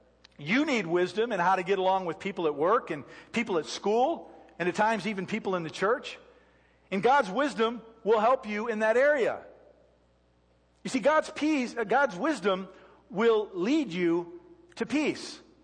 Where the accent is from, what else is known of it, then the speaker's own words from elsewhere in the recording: Detroit, Michigan, United States; You know, growing up in Detroit, we had a terrible NFL team in the Detroit Lions.